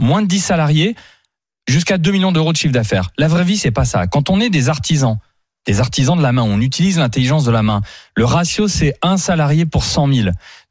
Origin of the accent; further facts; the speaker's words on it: Grand Est, France; moi, je connais, je suis alsacien.